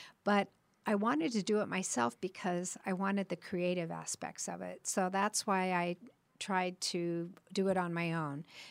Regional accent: California, United States; now in Tucson, United States; Well, I actually moved here in 1985, and I'm from Southern California

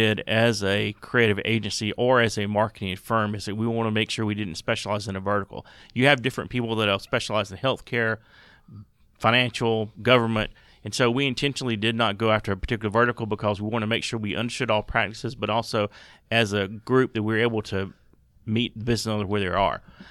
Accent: South Carolina, United States; And I grew up in South Carolina flying a small prop plane, so we both had a love for aviation.

